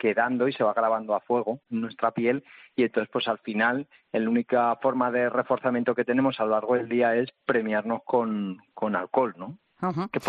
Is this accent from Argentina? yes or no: no; Spain; que se espera de mí como español medio